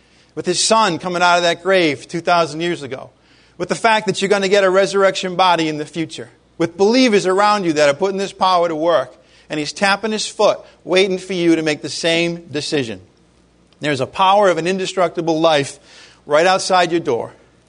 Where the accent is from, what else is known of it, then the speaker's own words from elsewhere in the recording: New England, United States; born there; I'm a New Englander by birth. Yeah, my accent may be going away little by little, but it's probably still there.